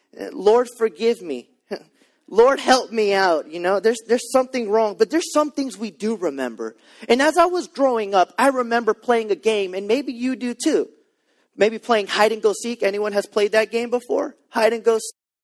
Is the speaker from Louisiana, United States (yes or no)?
yes; La Paz, Louisiana, United States; now in Harahan, United States; I remember when I was young, I grew up in La Paz.